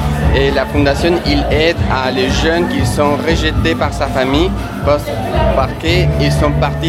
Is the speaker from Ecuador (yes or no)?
yes; Ecuador; French is a second language; now in France; je viens de l'Équateur, j'habite en France depuis 5 ans.